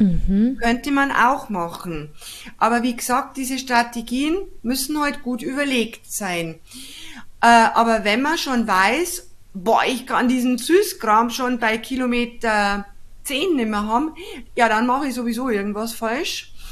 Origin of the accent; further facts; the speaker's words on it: Bavaria, Germany; Bei uns in Bayern gibt es da etwas Ähnliches als, das heißt Kartoffelkäse.